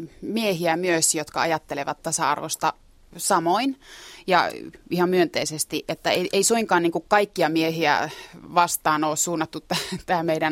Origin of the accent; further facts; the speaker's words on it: Suomussalmi, Kainuu, Finland; No niin, minäkin olen Kainuusta, Suomussalmelta.